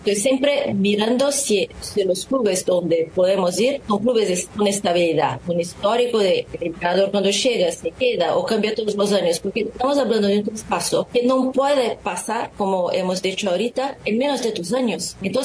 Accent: Brazil; Spanish is a second language; yo soy brasileña

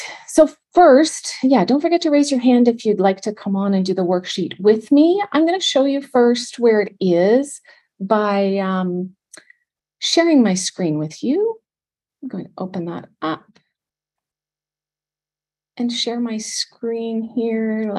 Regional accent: Ontario, Canada; I am from Ontario, Canada. I live about an hour north of Toronto.

